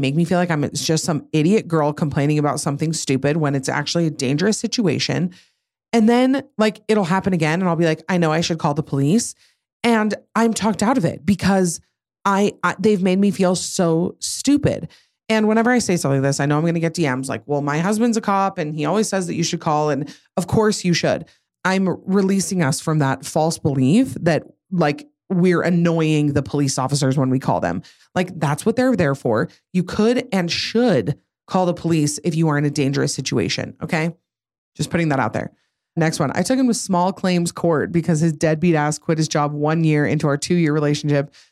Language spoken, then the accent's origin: English; Idaho, United States; I'm from Idaho and it froze that night.